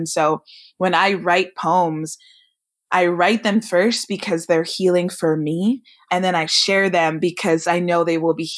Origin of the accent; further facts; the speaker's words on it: California, United States; So I grew up in the Bay Area. My parents have always been super open and accepting about how we pursued things